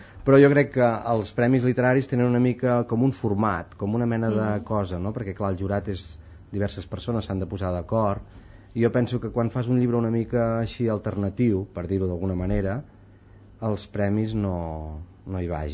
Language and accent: Catalan; Santa Eulàlia de Puigoriol, Catalonia, Spain; also born or lived in Vic; I al meu poble, que som poquíssima gent, a Santa Eulàlia de Puigoriol, al Lluçanès, ho dic perquè, si algú dubta, que quedi clar.